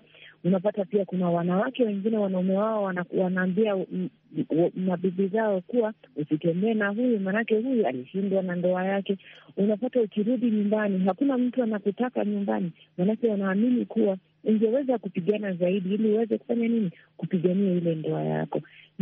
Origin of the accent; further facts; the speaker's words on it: Kibra, Nairobi, Kenya; mimi natoka eneo ya Kibra, mimi ni Muislamu